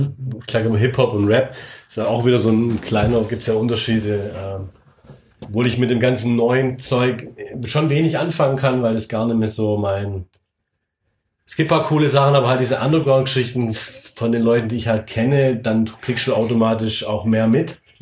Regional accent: Baden-Württemberg, Germany; als Schwabe

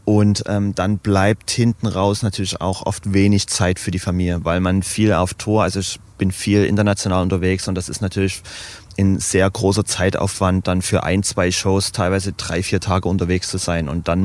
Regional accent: Dresden, Saxony, Germany; Ich komme aus Kleinschachwitz, von daher ist die Gegend unten eigentlich meine Lieblingsgegend, weil die relativ ruhig ist und ich mag es ruhig durch die Elbe.

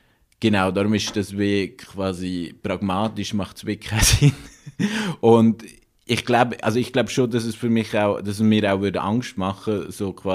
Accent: Basel, Basel-Stadt, Switzerland

